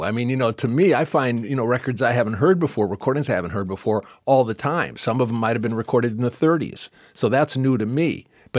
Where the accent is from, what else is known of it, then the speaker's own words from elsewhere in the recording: Detroit, Michigan, United States; I grew up in Detroit in the 60s when Motown was at its height